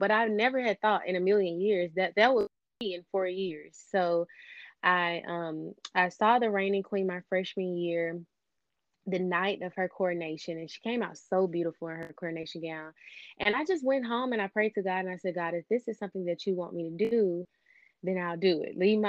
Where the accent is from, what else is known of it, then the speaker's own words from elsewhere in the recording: Memphis, Tennessee, United States; moved away as an adult; now in Dallas-Fort Worth, United States; born and raised in Memphis, Tennessee.